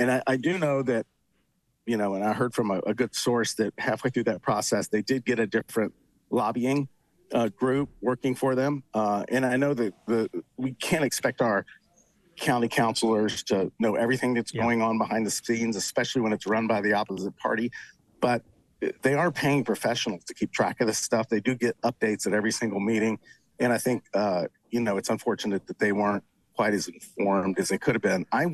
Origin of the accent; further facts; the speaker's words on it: the South, United States; I grew up in the South, and during segregation